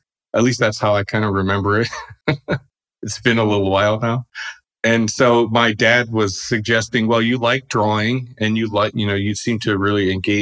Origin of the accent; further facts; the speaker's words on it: New England, United States; and especially kind of growing up in New England area, to this old house and PBS shows like